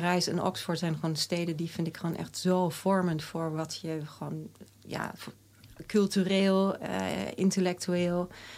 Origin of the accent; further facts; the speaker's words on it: Baden-Württemberg, Germany; Ik ben opgegroeid in Oostenrijk. Mijn vader is Oostenrijks, maar ja? ik ben opgegroeid in het Zwarte Woud.